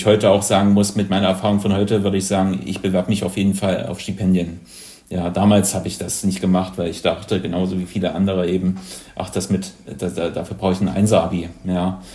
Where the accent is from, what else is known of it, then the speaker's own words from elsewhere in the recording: Halle, Saxony-Anhalt, Germany; von meiner Heimatstadt gucken muss, von Halle-Saale